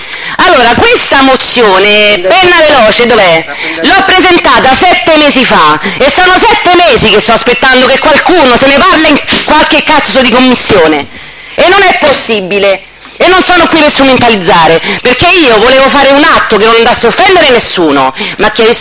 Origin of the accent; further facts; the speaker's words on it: Morena, Lazio, Italy; proprio perché sono di Morena, proprio perché conosco la situazione